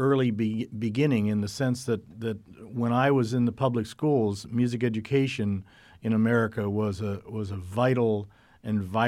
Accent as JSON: {"language": "English", "town": "Youngstown", "region": "Ohio", "country": "United States", "tie": "born or raised there", "said": "In Youngstown, Ohio."}